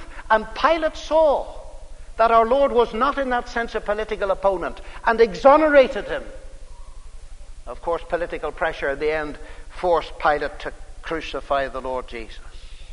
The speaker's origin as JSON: {"language": "English", "region": "Northern Ireland", "country": "United Kingdom", "tie": "born or raised there", "said": "And in my home country of Northern Ireland, the same kind of religious philosophy has wreaked a sad and sorry havoc."}